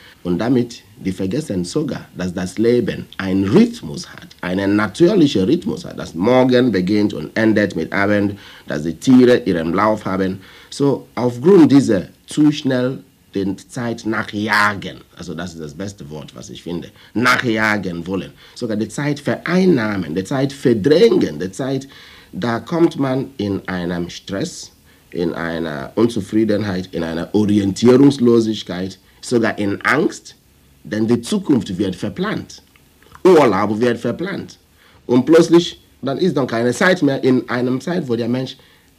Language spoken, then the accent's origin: German; Nigeria; first language Igbo; German is a second language; Für mich als Afrikaner existiert das Wort nicht in meiner Muttersprache. Ich stamme aus Nigeria, unsere Sprache ist Igbo.